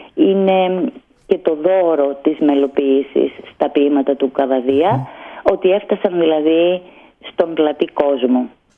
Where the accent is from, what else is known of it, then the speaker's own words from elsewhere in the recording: Chios, North Aegean, Greece; Και σαν χιώτισσα, σαν δέρα χιώτισσα, που αγαπώ πάρα πολύ τον τόπο μου